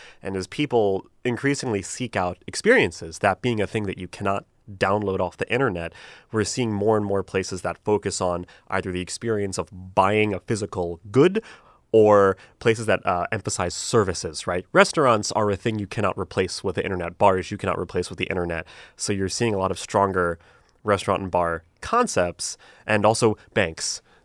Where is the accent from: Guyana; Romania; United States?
Guyana; We're from Guyana